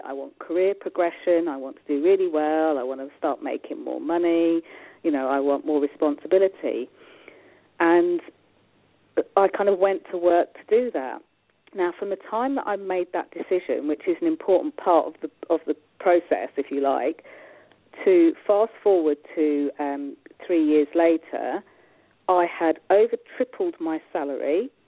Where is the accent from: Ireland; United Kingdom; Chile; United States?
United Kingdom; England; I'm dialing in from England. And I'm born and bred in England, you know, lived here all my life.